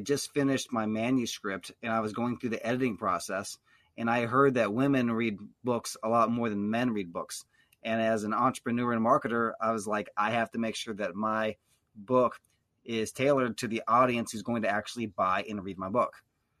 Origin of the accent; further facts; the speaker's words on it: Missouri, United States; I grew up in Lake of the Ozarks. My father was a secular Jew, and he was non-religious, didn't want anything to do with Jesus. And my mother was a very devout believer.